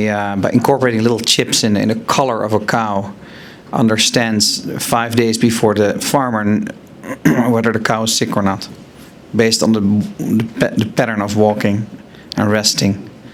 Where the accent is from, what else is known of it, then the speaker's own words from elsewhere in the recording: Israel; Funnily enough, my home country in Israel